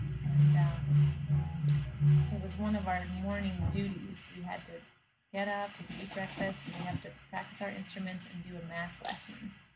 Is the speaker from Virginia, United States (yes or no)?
yes; Charlottesville, Virginia, United States; I grew up outside of Charlottesville, Virginia, so out in the country on a little farm that my dad took care